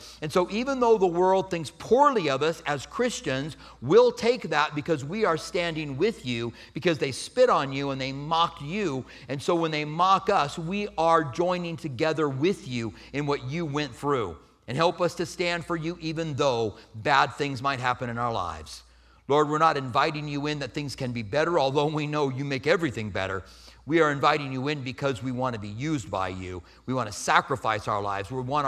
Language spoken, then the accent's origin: English; Clinton, Iowa, United States; The world thinks we're from Podunk, Clinton, Iowa, which I am from there.